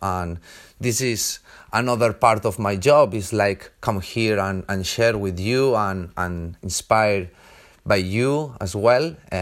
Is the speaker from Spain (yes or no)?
yes; Spain; English is a second language; from Spain.